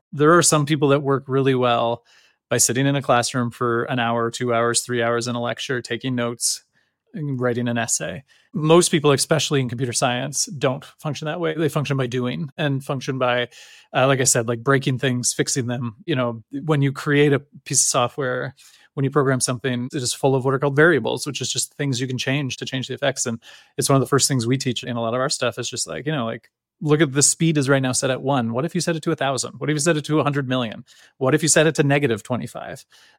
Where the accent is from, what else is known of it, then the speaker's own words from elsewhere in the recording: Lindsay, Ontario, Canada; I grew up in Lindsay, Ontario, which is a small town, about an hour 10, hour 20 out of Toronto. If traffic's bad, it's like closer to 2.5 hours.